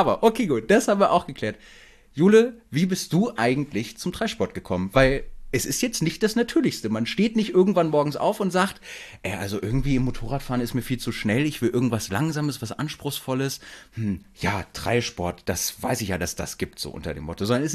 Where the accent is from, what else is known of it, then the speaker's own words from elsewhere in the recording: Hanover, Lower Saxony, Germany; ich komme ja aus Hannover und bei uns im Norden